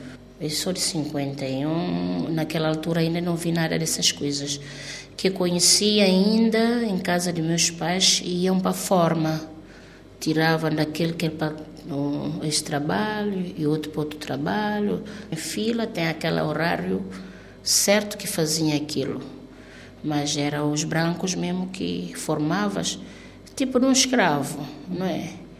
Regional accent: Cape Verde; principalmente nós que viemos de Cabo Verde

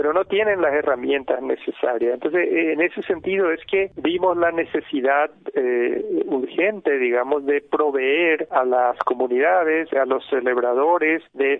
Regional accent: Paraguay; born there; Porque yo soy bilingüe, he nacido en el interior del Paraguay y mi familia también es bilingüe

